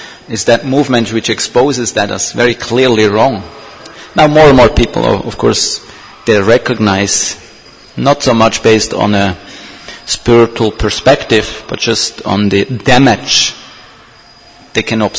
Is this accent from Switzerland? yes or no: yes; Switzerland; I grew up in Switzerland with people killing animals, including my father.